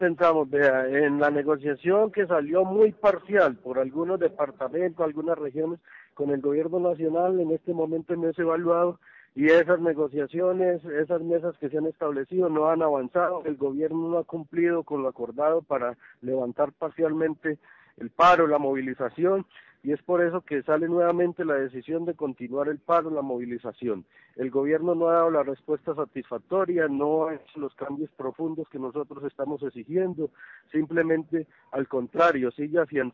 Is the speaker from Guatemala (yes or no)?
no; Colombia; Digo nuestro presidente pues que somos colombianos